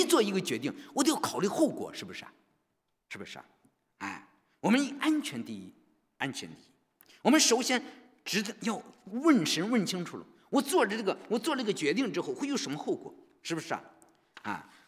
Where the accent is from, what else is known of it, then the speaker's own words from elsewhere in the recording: China; 他永远不像我们中国人，我们中国人都有一个安定的家